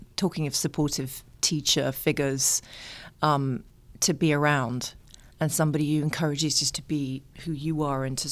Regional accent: United Kingdom; moved away as an adult; And I am British myself, but I've lived here for 20 years.

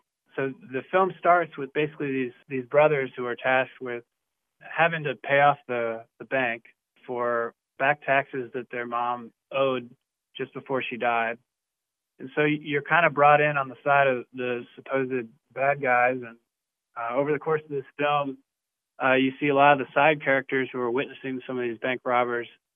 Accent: Durham, North Carolina, United States; I'm from Durham, North Carolina.

